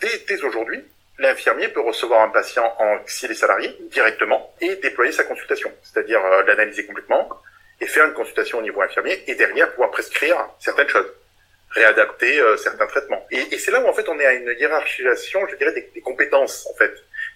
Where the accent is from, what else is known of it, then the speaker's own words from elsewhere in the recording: Toulouse, Occitanie, France; Je fais un peu de pub, je suis toulousain